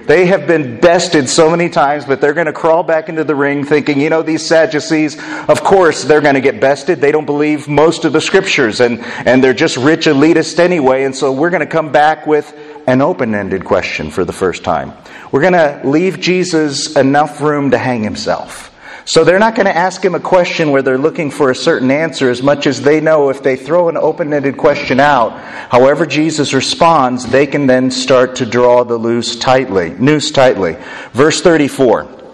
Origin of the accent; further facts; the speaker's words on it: Indianapolis, Indiana, United States; I love Peyton Manning, but I'm biased. I'm from Indianapolis.